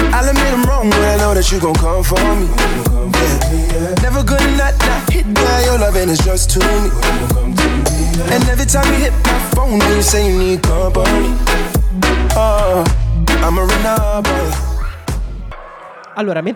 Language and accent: Italian; Viterbo, Lazio, Italy; io vengo da Viterbo, che è una delle famose città termali